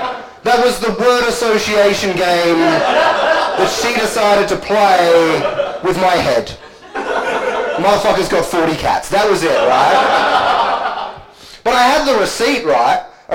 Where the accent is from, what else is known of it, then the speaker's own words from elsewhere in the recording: Adelaide, South Australia, Australia; I was in Adelaide, right? And I was in a cafe. You know, Adelaide, where I feel like a rock star. It's awesome. It's my hometown.